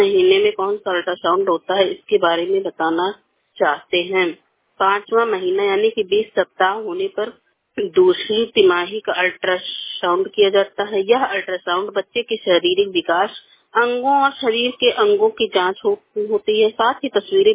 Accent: Lucknow, Uttar Pradesh, India; मैं लखनऊ से हूँ। मेरा उम्र 57 साल है।

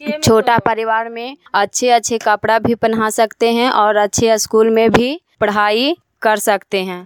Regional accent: Fazillapur, Bihar, India; गांव फजिल्लापुर, प्रखंड नगर नौसा, पंचायत खजरा, क्लस्टर भोवी, जिला नालंदा के निवासी हूं।

